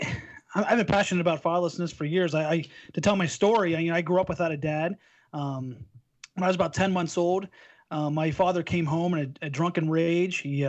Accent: Pennsylvania, United States; We grew up in Pennsylvania. It was my hometown.

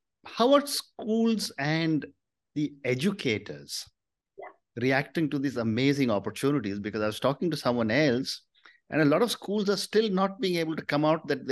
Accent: India; you are an Indian parent, I'm an Indian parent, and parents differ across our country.

